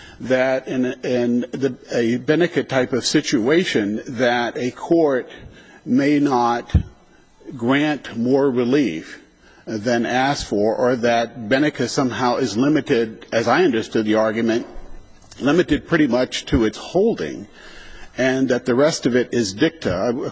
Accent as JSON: {"language": "English", "town": "Fairbanks", "region": "Alaska", "country": "United States", "said": "from Fairbanks, Alaska, here to represent Ms. Conley."}